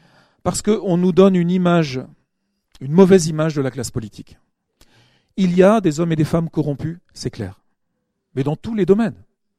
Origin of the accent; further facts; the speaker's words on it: France; je veux m'humilier parce que nous sommes français